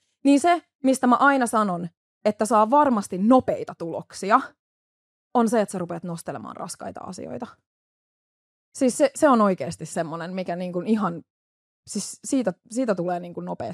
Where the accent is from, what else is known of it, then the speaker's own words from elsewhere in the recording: Kauhava, South Ostrobothnia, Finland; Semmoinen sekatavarakauppa Kauhovalla, mistä mä oon siis kotoisin.